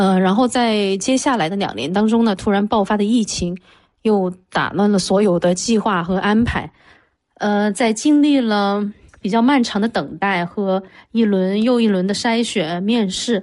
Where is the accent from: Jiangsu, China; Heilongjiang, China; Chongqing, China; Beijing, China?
Chongqing, China; 我是土生土长的重庆人，大学毕业于重庆警察学院，之后呢就成了一名普通的治安女警。